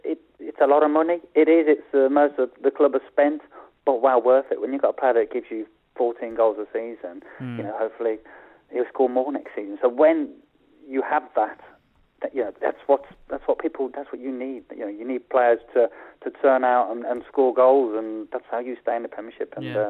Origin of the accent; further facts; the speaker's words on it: England, United Kingdom; As an English player, you kind of know how difficult it is because it's there, it's in your face all the time.